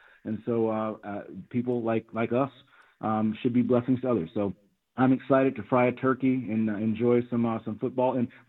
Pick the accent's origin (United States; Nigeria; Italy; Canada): United States; my 8 years of service in the United States military as a down payment on the freedom that I've enjoyed as being an American.